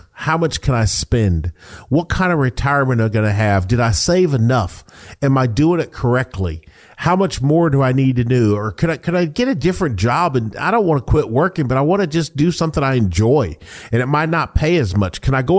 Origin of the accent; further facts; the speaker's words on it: Georgia, United States; also born or lived in Atlanta; now in Charlotte, United States; people know that I'm from Georgia, lived in Atlanta most of my life, or a lot of it.